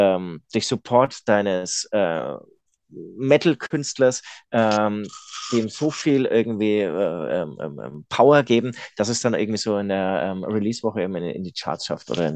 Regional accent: Munich, Bavaria, Germany; es war jetzt Oktoberfest, ich komme ja aus München

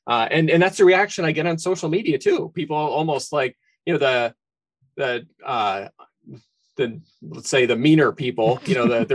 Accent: Philadelphia, Pennsylvania, United States; I grew up in the Philly area. So obviously this one's a little close to my heart growing up at the Vet

